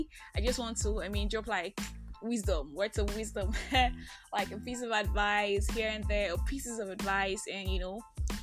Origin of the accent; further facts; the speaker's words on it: Nigeria; Hi, pod humans of Just Talk, I am that Nigerian Christian talkaholic, and this is Just Talk.